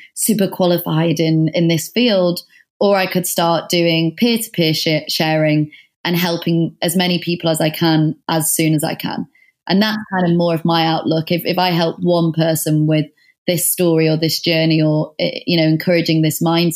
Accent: the north of England, United Kingdom; now in London, United Kingdom; yes, I'm from the North. No, I didn't have any creative contacts when I was going through the creative industry.

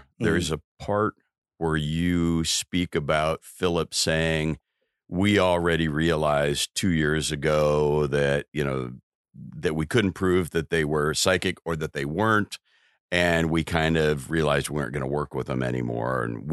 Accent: Iowa, United States; You know, I'm a kid growing up in Iowa.

